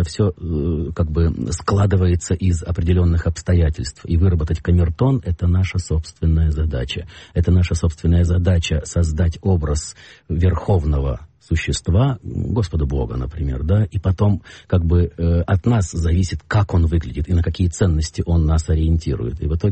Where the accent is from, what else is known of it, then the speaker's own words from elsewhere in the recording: Russia; я, первое, не еврей, то есть я русский 100%